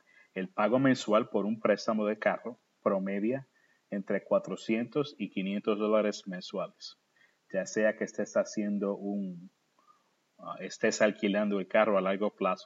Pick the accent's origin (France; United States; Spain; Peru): United States; como americanos, como país, nos hemos estado acostumbrando tanto a usar las deudas para pagar por lo que no podemos pagar